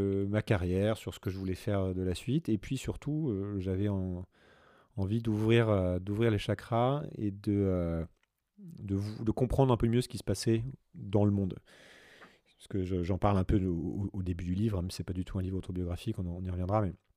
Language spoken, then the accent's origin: French; Île-de-France, France; born there; Alors je suis né en France, en région parisienne, voilà, dans une famille classe moyenne tout à fait normale. Père cadre, mère institutrice